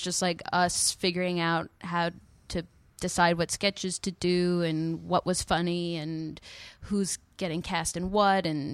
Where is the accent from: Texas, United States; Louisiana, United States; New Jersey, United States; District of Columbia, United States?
New Jersey, United States; Montclair; Yeah, here, because I grew up in Montclair, New Jersey, which is like